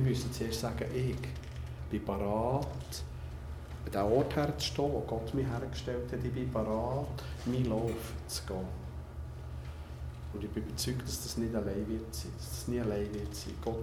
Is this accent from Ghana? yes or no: no; Australia; Wir Australier sind gut in was?